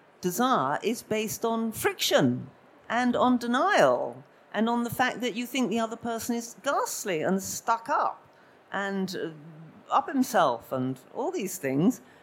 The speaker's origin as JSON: {"language": "English", "town": "Camden Town", "region": "London", "country": "United Kingdom", "said": "But I come from Camden Town"}